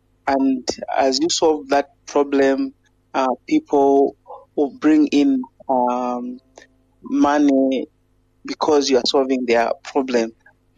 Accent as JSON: {"language": "English", "country": "Zambia", "said": "I'm from Zambia. Mm-hmm. I'm based in Livingstone, the home of Victoria Falls."}